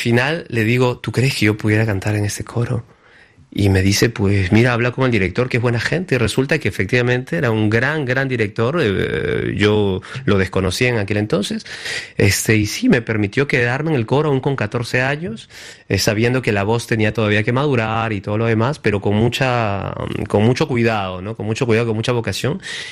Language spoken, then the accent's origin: Spanish; Lima, Peru; moved away; en Lima, en el Perú, de donde vengo yo. De esta manera puedo ligar un poco mis dos países, el de nacimiento y el de adopción